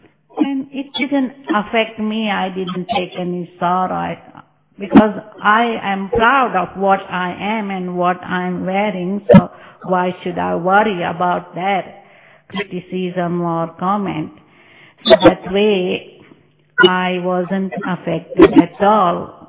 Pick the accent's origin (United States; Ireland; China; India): India; born there; I was born in India, and when I saw these teachings, I went to London and Australia and other countries.